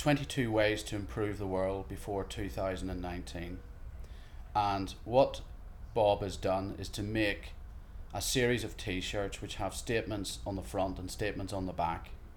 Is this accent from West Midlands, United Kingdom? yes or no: no; Belfast, Northern Ireland, United Kingdom; born there; moved away as an adult; now in Stockport, United Kingdom; I'm 49. I was born in Belfast and I've lived and worked in England for over 20 years and I now live in Stockport, Cheshire.